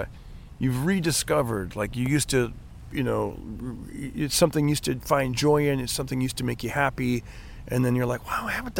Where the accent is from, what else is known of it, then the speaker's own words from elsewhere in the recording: Fresno, California, United States; I'd been doing comedy for 3 months and it was in Fresno, my hometown.